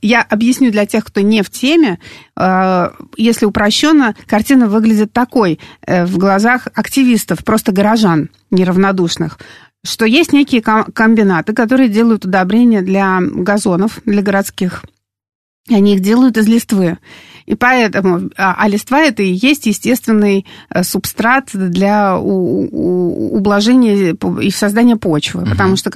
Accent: Saint Petersburg, Russia; now in Moscow, Russia; я будучи там родом из Ленинграда, из Санкт-Петербурга

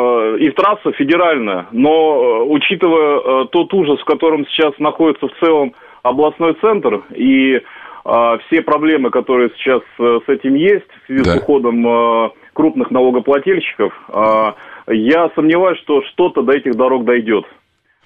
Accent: Omsk, Omsk Oblast, Russia; Всю жизнь прожил в Омске.

